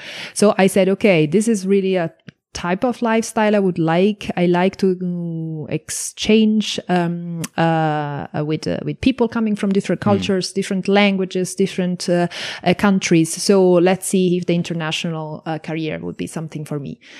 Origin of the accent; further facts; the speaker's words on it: Italy; now in Brussels, Belgium; I'm from Italy, as Victor said, and I've been in Brussels for over 9 years.